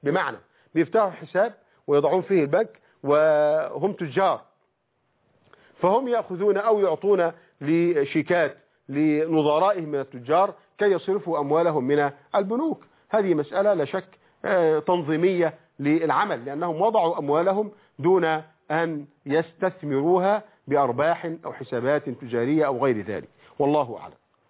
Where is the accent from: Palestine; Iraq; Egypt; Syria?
Egypt